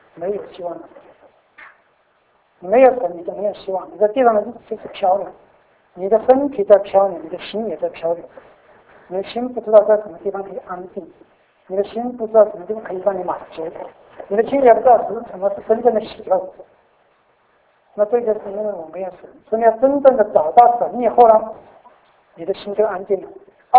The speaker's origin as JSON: {"language": "Chinese", "region": "Sichuan", "country": "China", "said": "我说我四川人。"}